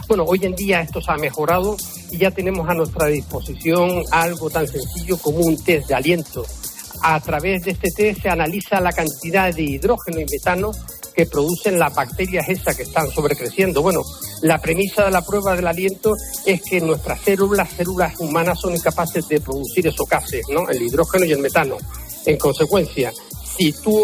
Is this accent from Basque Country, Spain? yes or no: no; Las Palmas de Gran Canaria, Canary Islands, Spain; Yo me he escapado a mi tierra a pasar unos días a Las Palmas de Gran Canaria